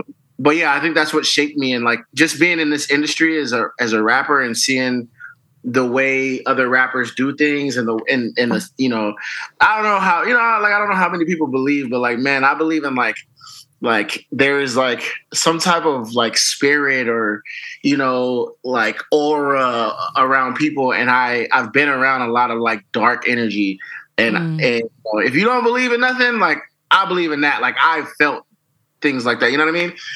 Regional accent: Las Vegas, Nevada, United States; everybody. I am from Las Vegas, Nevada.

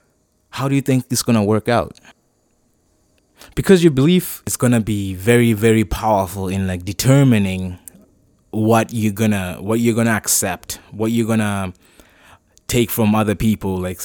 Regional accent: Zimbabwe; Like, I grew up in Zimbabwe, you know

